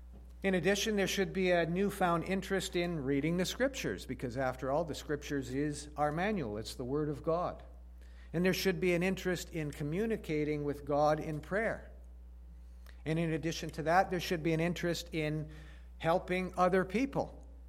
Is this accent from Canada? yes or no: yes; Canada; You probably know that Canadians have the reputation of enjoying talking to people about a lot of things except for politics and religion. Because after all, we Canadians don't want to offend anybody